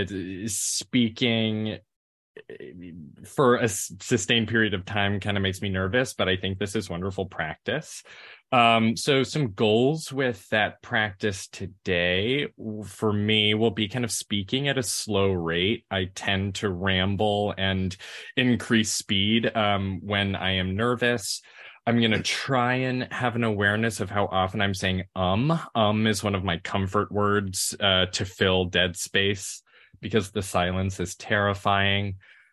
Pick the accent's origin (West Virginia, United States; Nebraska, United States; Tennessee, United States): Tennessee, United States; Memphis; I grew up in Memphis, Tennessee. It's a mid-sized city in the Bible Belt of the American South.